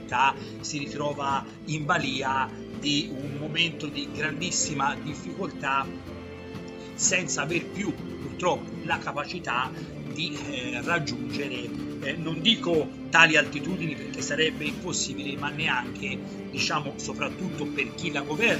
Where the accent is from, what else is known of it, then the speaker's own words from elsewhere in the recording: Florence, Tuscany, Italy; Oggi da fiorentino mi vengono i brividi nel pensare che nella mia stessa città si siano raggiunte altitudini di questo tipo.